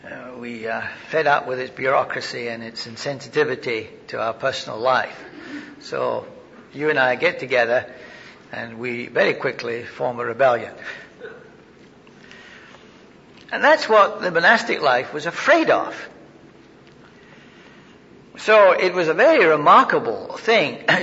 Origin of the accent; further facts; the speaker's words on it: United Kingdom; moved away; which struck us very strange when we came over from Britain